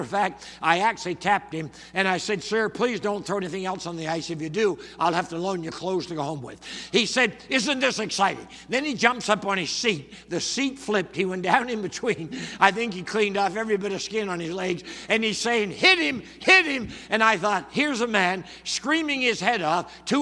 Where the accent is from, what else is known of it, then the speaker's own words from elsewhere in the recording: Canada; Now, I come from Canada originally, so if you're Canadian, you've got to be a hockey fan.